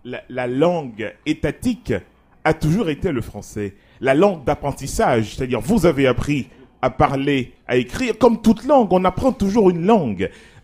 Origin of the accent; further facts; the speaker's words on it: Haiti; now in Canada; je suis québécois aussi, étant haïtien.